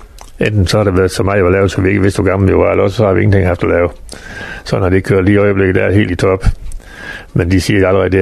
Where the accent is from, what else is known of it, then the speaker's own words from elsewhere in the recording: Central Denmark Region, Denmark; now in Frederikshavn, Denmark; Nej, jeg er ikke indfødt. Jeg kommer ned fra Midtjylland.